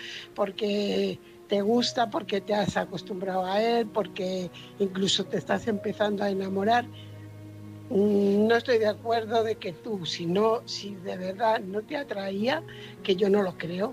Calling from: Fuenlabrada, Community of Madrid, Spain; corresponsal de Fuenlabrada.

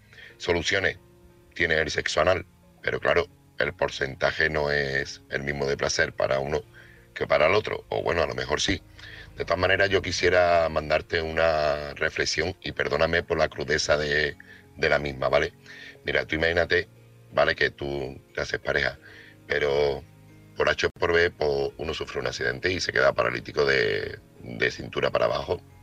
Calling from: Seville, Andalusia, Spain; corresponsal de Sevilla.

